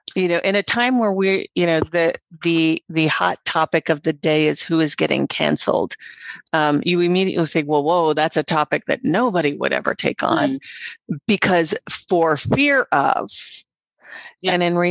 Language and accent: English; United States; yeah, and I'm American Jewish.